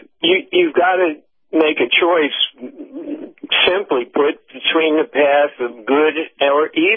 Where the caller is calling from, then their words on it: St. Petersburg, Florida, United States; Larry, I'm calling from St. Petersburg, Captain.